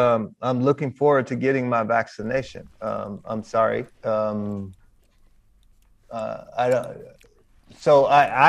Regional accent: United States; I like to think of myself as an American.

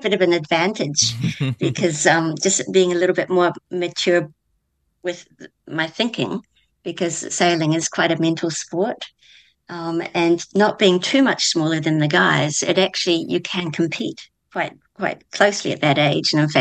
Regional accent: Christchurch, Canterbury, New Zealand; I grew up in Christchurch and it was really lucky where we lived in Redcliffs.

